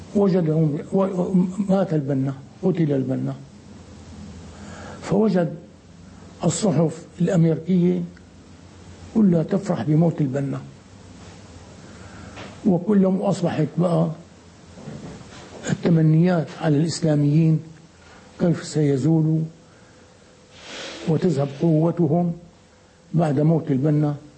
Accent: Syria; عندنا في الشام،

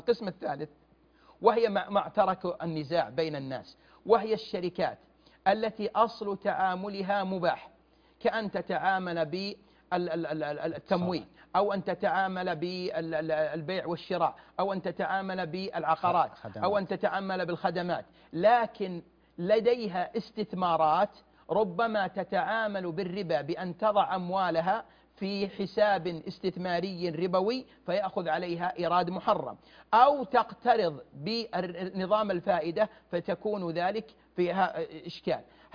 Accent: Saudi Arabia; وهو ما يوجد عندنا في المملكة العربية السعودية والحمد لله

